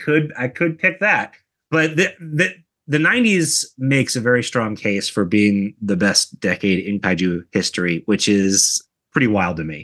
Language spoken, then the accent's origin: English; United States; growing up as an American kid, like, and only having access to most of the prior, like the old Showa movies and the VHS copies